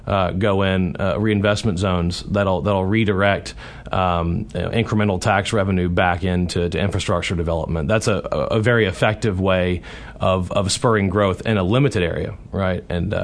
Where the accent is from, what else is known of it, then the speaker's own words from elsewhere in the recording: Baton Rouge, Louisiana, United States; I grew up in Baton Rouge, Louisiana, we dealt with aging infrastructure all the time.